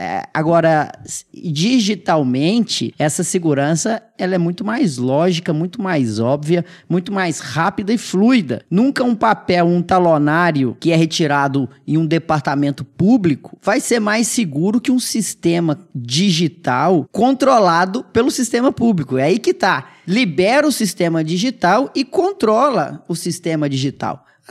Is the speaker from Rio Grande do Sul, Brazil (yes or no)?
no; Piumhi, Minas Gerais, Brazil; born there; lá em Piuí, Minas Gerais, cidade que eu nasci